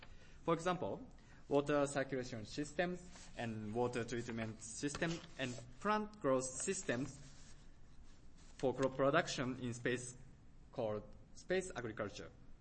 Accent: Japan; I'm from Japan.

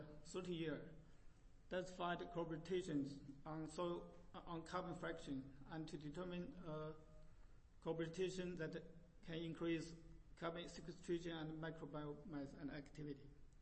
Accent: China; I'm from China.

